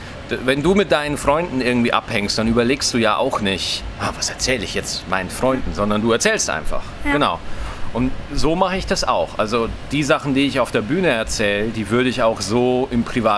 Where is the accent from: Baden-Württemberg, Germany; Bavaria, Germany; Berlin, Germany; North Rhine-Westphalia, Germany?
Bavaria, Germany; Wer gründet für Bayern, mein Heimatbundesland?